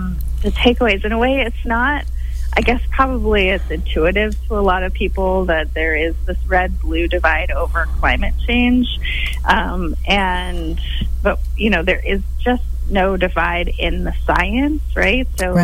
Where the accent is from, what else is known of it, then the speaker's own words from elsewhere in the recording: Chico, California, United States; I'm actually from Chico. I grew up in Chico, graduated from Chico High School, and I went to Chico Junior High.